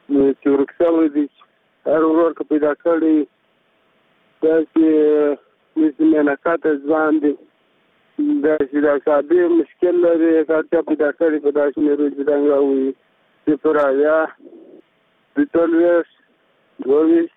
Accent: Kandahar, Afghanistan; د کندهار ولایت

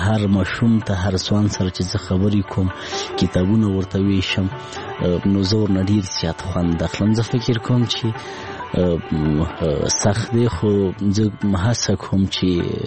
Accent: Laghman, Afghanistan; زه په لغمان کې پیدا سوی یم، په لغمان کې رالوی سوی یم، ښوونځی مې په لغمان کې لوستی، هغه کتابو او تعلیم او کتابچې او قلم سره زه په لغمان کې آشنا سوی وم.

